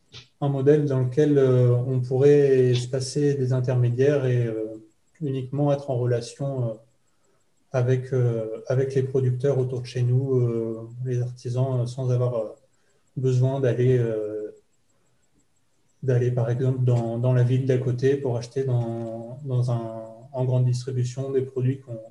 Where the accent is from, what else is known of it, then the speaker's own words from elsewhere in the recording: Normandy, France; born there; moi, je suis né dans l'Orne. Dans un petit village en 95, et je suis vite devenu assez écolo. J'ai ensuite déménagé dans la Sarthe